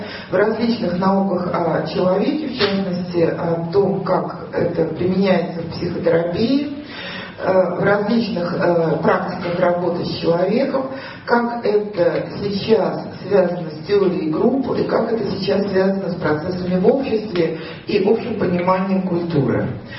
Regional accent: Saint Petersburg, Russia; now in Moscow, Russia; меня в раннем детстве утащили родители в Питер, потому что там это было связано с работой отца, и выросла я в Питере, и потом уже выйдя замуж, снова вроде как вернулась в Москву, но своим родным городом я считаю Санкт-Петербург и считаю себя петербурженкой

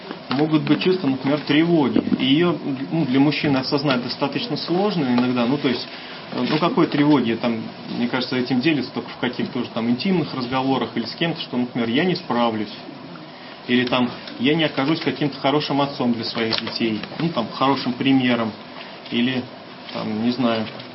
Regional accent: Kaliningrad, Kaliningrad Oblast, Russia; Я из Калининграда.

